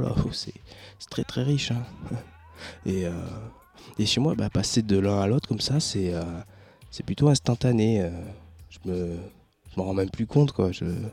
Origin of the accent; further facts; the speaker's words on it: France; je me barre en Argentine et je dis là-bas, je suis français